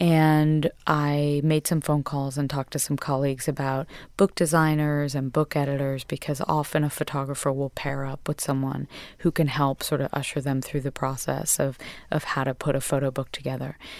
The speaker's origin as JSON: {"language": "English", "town": "Westport", "region": "Connecticut", "country": "United States", "tie": "born or raised there", "said": "I was raised in Westport, Connecticut, and I was raised in a family of hairdressers, essentially."}